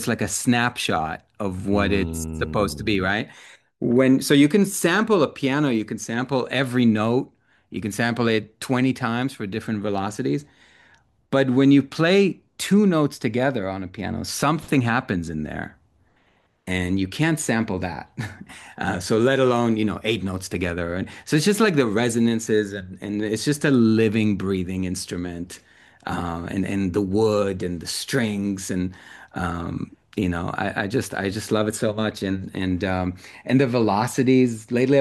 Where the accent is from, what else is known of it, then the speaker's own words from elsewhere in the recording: Israel; So I'm from Israel originally.